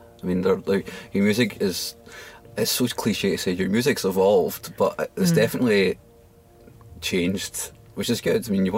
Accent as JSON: {"language": "English", "region": "Scotland", "country": "United Kingdom", "said": "given I'm Scottish"}